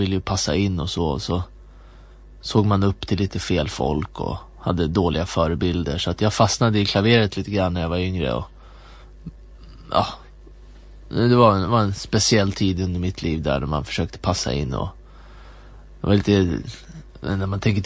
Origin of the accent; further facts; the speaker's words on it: Jordbro, Stockholm County, Sweden; also born or lived in Umeå; Och sen så flyttade vi ner till Stockholm när jag var 3 år ungefär. Och då bosatte vi oss i ett område som heter Jordbro söder om Stockholm. Och sen så flyttade vi runt lite grann. Men Skogås kan man väl säga är området som jag spenderade grundskoletiden i.